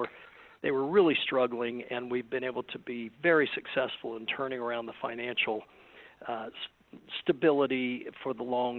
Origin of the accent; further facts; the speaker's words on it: Florida, United States; I'm from Florida originally, so it doesn't bother me, but it is hot here and it is muggy.